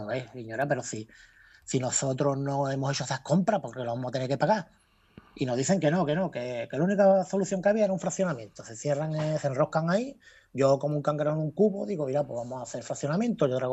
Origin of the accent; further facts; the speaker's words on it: Chiclana de la Frontera, Andalusia, Spain; Soy de aquí de Chiclana, ¿vale? Aquí de Cádiz